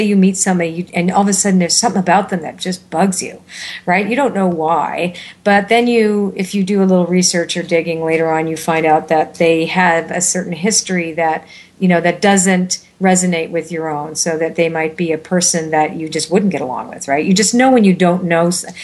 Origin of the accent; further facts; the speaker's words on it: Toronto, Ontario, Canada; No, I'm from Toronto originally